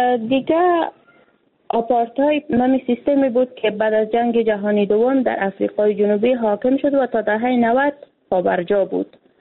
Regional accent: Afghanistan; ما یک افغان هستیم

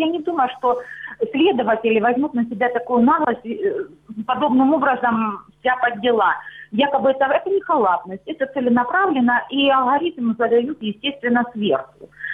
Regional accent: Luhansk Oblast, Ukraine; Добрый день, я с Луганщины.

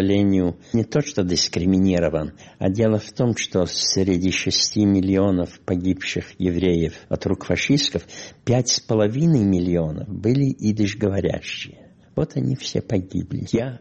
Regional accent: Soroca, Soroca District, Moldova; Родился я в Молдавии, город Сороки. В то время это был Румыния. Бессарабия была под управлением Румынии. Бессарабия только в 40-м году стала управлением советской. Там я также учился в еврейской школе.

